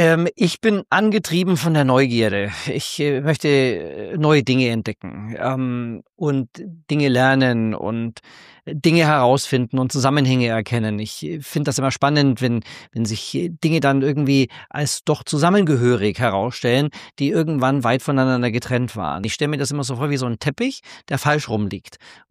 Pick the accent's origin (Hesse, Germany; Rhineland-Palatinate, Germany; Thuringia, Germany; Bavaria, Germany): Bavaria, Germany; Ich komme selber vom Land, also ich komme aus dem Allgäu und meine Eltern leben da noch und ich bin da immer wieder